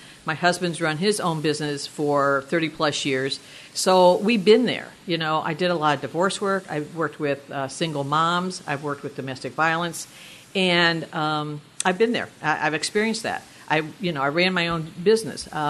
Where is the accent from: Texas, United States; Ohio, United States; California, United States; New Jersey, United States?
Ohio, United States; Cincinnati; I'm from Cincinnati, so I can work with John Boehner.